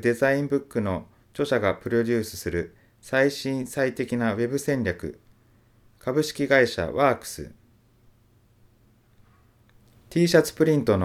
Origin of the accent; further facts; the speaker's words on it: Tokyo, Japan; そういえばまあ東京出身なんでね